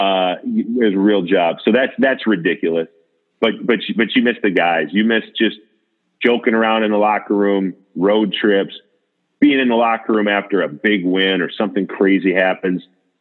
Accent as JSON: {"language": "English", "town": "St. Paul", "region": "Minnesota", "country": "United States", "tie": "born or raised there", "said": "kid from St. Paul, Minnesota, who got a chance to play for 15 years in the NFL, play 11 years for my hometown team"}